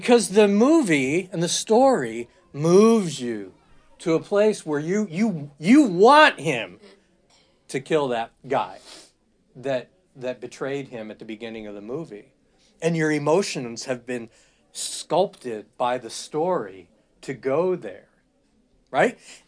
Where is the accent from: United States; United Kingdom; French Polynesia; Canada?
United Kingdom; Wales; I'm not Dutch, I'm Welsh